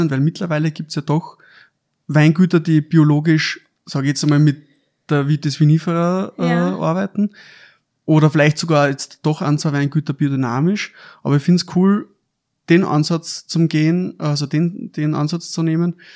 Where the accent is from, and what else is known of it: Lower Austria, Austria